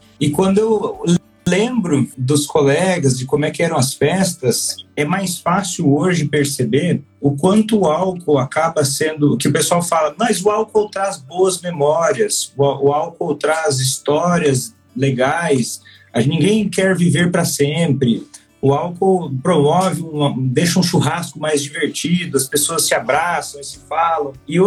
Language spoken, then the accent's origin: Portuguese; Paraná, Brazil; Eu estudei em Porto Alegre, mas eu sou do Paraná. E agora eu estou morando na cidade em que eu passei a maior parte da minha infância